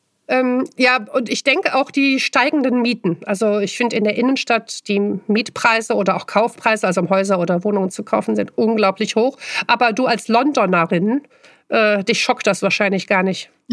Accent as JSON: {"language": "German", "town": "Cologne", "region": "North Rhine-Westphalia", "country": "Germany", "said": "Ich bin nur aus Müllem."}